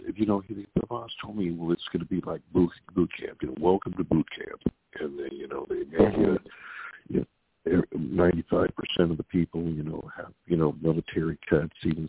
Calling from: California, United States; Hey, it's … calling from Funhouse, California.

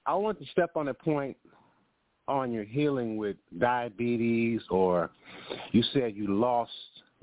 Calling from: Chicago, Illinois, United States

